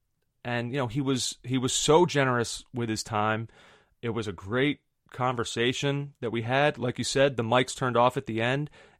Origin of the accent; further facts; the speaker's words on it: United States; for me personally, as an American soccer fan